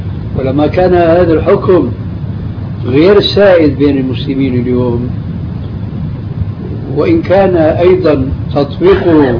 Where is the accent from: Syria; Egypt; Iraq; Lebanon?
Syria; تعرف عندنا في سوريا في عندكم هيك شيء؟